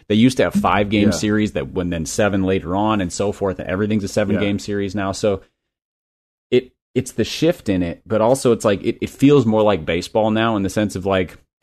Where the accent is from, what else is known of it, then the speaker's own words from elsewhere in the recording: Minnesota, United States; I grew up in Minnesota. Like, you had to be like kind of a psycho to do your sport in the off season.